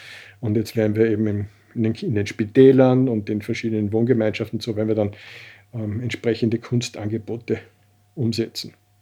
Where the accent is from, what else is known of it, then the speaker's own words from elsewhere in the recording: Salzburg, Austria; Aber so, wenn mich jemand fragt, wo ich herkomme, sage ich spontan immer Salzburg.